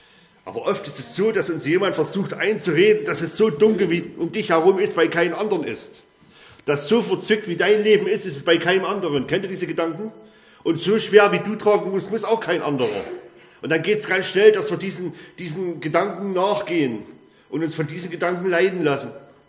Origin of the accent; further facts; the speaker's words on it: Saxony, Germany; Ich komme aus dem Erzgebirge